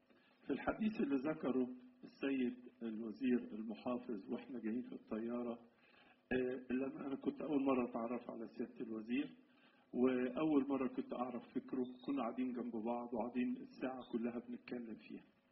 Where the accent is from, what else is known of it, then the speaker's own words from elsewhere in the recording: Egypt; وبقت حياتنا كمصريين حياة متميزة في وسط العالم كله